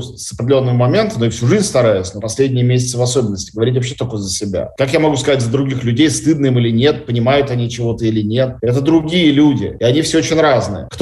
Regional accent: Russia; оказалось то, что я россиянин, важнее моих взглядов

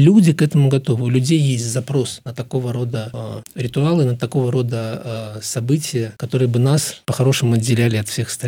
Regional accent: Belarus; Я уверен, что белорусы повзрослели, и я уверен, что мы как общество способны коллективно

